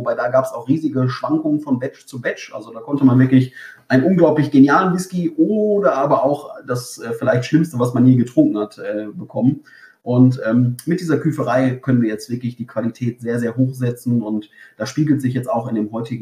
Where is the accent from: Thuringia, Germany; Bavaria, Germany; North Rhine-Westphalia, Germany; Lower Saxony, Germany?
North Rhine-Westphalia, Germany; Ich komme ja aus dem Ruhrgebiet